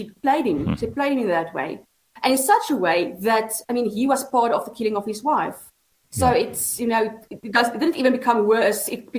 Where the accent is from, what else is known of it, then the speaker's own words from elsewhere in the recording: Bloemfontein, Free State, South Africa; but I grew up in Bloemfontein.